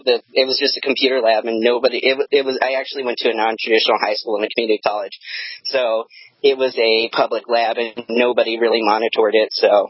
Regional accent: Detroit, Michigan, United States; I'm actually from Detroit.

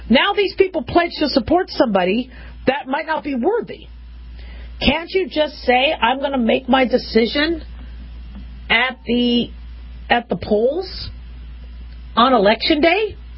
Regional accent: United States; But as an American, I really think it's about who the, you know, person is.

